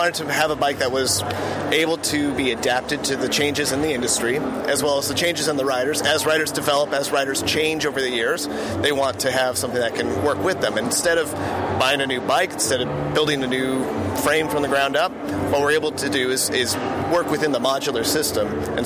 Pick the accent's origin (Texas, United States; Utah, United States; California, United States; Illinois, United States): California, United States; Auburn; I grew up in the foothills of California, so Auburn area.